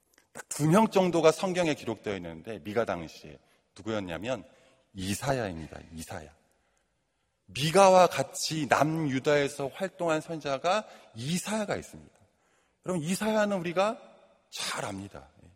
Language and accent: Korean; South Korea; 저는 시골 사람입니다. 많은 분들이 저를 서울 사람으로 오해하시더라고요. 저는 시골에서 태어나 고등학교까지 자랐습니다.